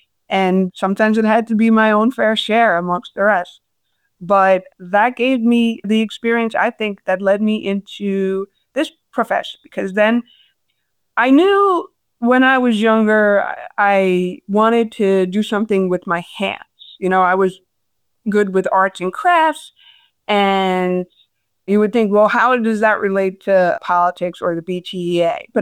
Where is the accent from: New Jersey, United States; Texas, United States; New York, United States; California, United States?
New York, United States; Queens; I was born and raised in Queens. I still live in Queens. Born to a big family. I'm one of 15 children.